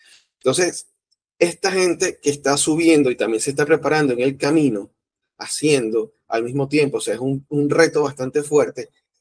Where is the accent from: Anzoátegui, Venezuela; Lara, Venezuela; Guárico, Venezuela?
Lara, Venezuela; Barquisimeto; also born or lived in Margarita; Yo estuve viviendo, yo soy de acá de Barquisimeto, pero estuve viviendo como casi 6 años en Margarita. Regreso en el 2014